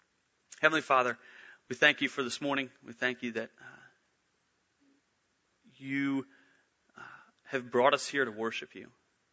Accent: West Virginia, United States; And growing up in West Virginia, I didn't grow up in a big city such as Orlando. I grew up in a small country town.

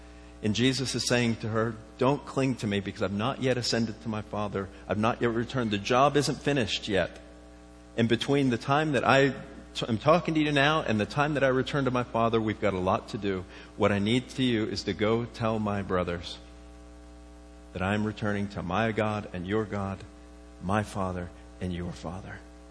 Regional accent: Florida, United States; I grew up in South Florida. I don't think they have heat lightning out here.

